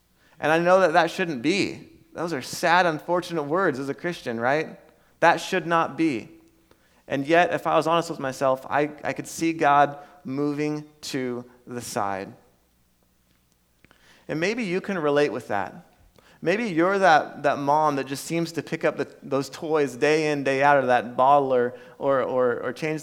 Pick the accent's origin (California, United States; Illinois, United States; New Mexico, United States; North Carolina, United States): California, United States; Red Bluff; I was born and raised in Red Bluff, so I'm a Red Bluff kid through and through. Red Bluff's always been home, so that's just some of my history.